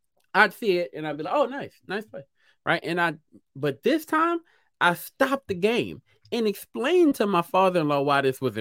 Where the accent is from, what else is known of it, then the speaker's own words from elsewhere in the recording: Louisiana, United States; And maybe it matters a little bit more because I'm from Louisiana.